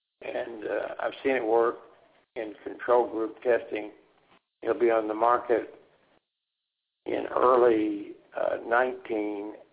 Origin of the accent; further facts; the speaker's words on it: Texas, United States; And I grew up in Texas, so I actually know I'd love Cajun.